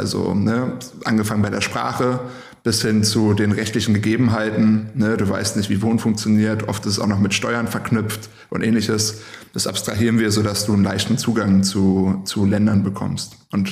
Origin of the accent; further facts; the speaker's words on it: Berlin, Germany; ich komme gebürtig aus Berlin, bin hier aufgewachsen, habe studiert, habe hier meinen ersten Job gehabt, zwei Firmen gegründet, habe mich hier verlobt.